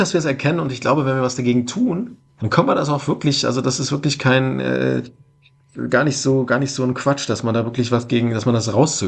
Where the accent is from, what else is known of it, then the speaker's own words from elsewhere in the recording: Hildesheim, Lower Saxony, Germany; Ich komme ja aus Hildesheim